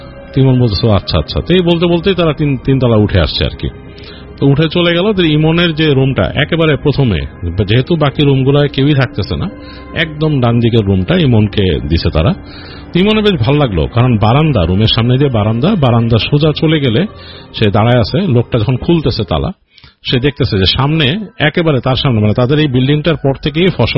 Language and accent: Bangla; Dhaka, Dhaka Division, Bangladesh; আমি নিজেও ঢাকার লোক কিন্তু আমার জীবন কাটতেছে এখন এখানে ঘুরে ঘুরে